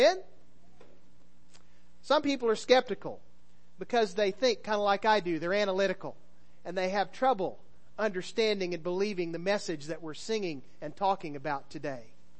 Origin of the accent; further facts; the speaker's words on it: Missouri, United States; I'm from the Show Me State, after all. I'm a lifelong native Missourian